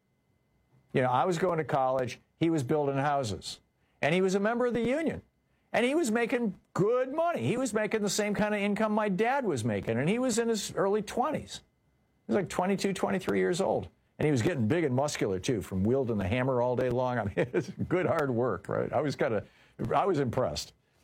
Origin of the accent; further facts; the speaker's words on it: Michigan, United States; I grew up in Michigan. We studied tariffs when I was in elementary school, in like fourth, fifth, sixth grade civics class.